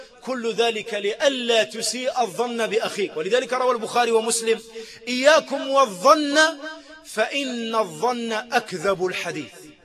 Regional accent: Morocco; وإحنا بالعامية كنقولوا التبرقيق، بالعامية عندنا في المغرب نقولوا فلان برقاق

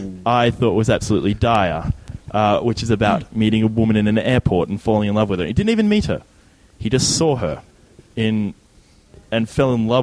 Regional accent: Albury, New South Wales, Australia; was going to be performing at the SSNA Club Albury in my hometown.

